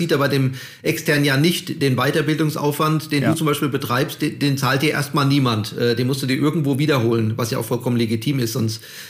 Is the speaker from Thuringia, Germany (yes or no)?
no; Hesse, Germany; Ich komme ja hier aus Hessen.